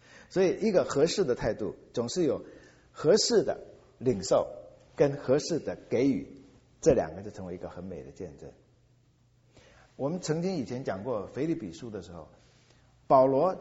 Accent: China

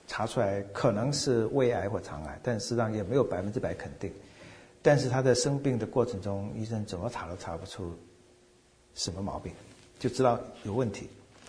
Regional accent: China; 在我们中国人的概念呢，可能神的儿子看你怎么说吧

